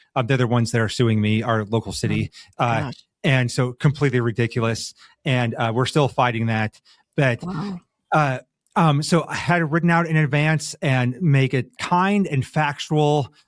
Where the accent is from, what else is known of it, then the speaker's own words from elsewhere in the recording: Nebraska, United States; But I come from Nebraska, a much more rural place